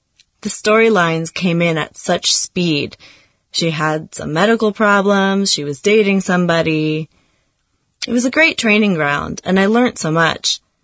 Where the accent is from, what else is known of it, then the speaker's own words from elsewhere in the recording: Perth, Western Australia, Australia; I grew up in Perth, Western Australia, with four brothers. Well, two of them are stepbrothers.